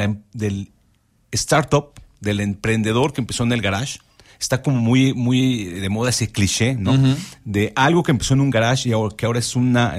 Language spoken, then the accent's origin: Spanish; Mexico; A nosotros como mexicanos claramente que nos encanta, pero a los extranjeros les fascina.